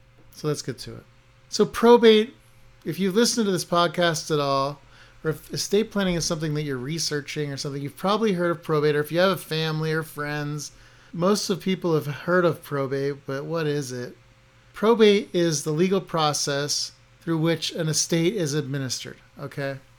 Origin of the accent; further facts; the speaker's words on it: New Jersey, United States; When I was a kid growing up, I grew up in South Jersey.